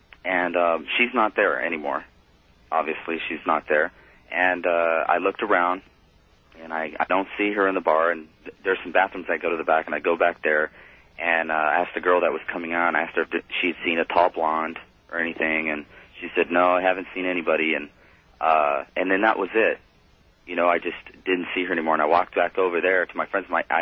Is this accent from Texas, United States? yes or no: yes; El Paso, Texas, United States; now in San Antonio, United States; I grew up in El Paso, Texas.